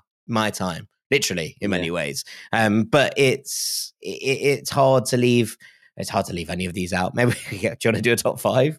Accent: Philadelphia, Pennsylvania, United States; I'm from Philadelphia.

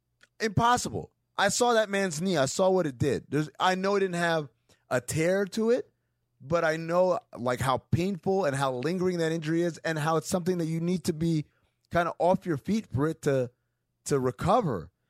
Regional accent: New York, United States; I grew up in New York. I'm a Knicks fan.

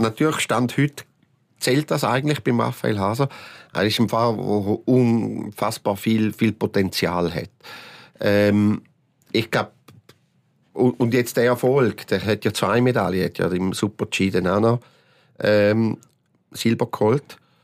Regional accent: Switzerland; Also jetzt als Schweizer Skifan da anzustehen

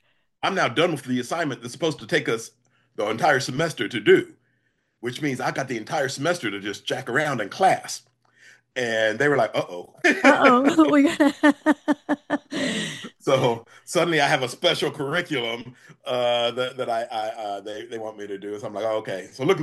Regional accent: Franklin, Indiana, United States; also born or lived in London, England; So I was actually born in London, and then we moved to America when I was young. I was 6 years old. So I moved from London, England, to that booming metropolis known as Franklin, Indiana.

